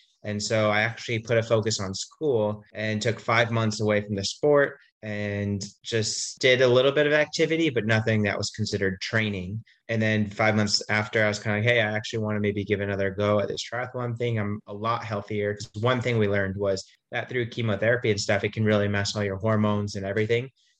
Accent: Geneva, Illinois, United States; now in Colorado Springs, United States; Professional triathlete, and I grew up in Geneva, Illinois, but now I base in Colorado Springs, Colorado.

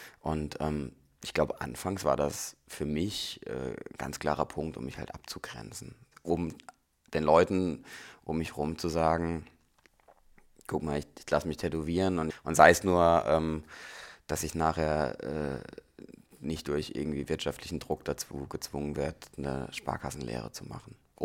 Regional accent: Germany; ich bin zwischen Heidelberg und Mannheim aufgewachsen

